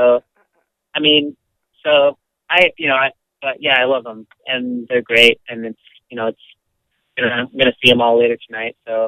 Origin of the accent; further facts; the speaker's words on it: Midwest, United States; I'm very Midwesterner